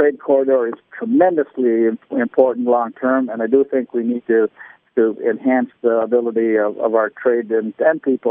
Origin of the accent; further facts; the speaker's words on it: Missouri, United States; I finally said, look, I'm from Missouri, show me.